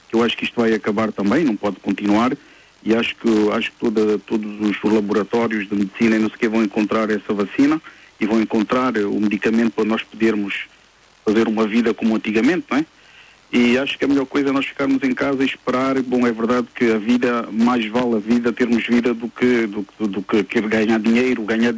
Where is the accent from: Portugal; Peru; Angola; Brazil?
Angola; born there; moved away; Sabendo que eu nasci em Angola, né? Houve uma guerra em Angola que eu tive que fugir.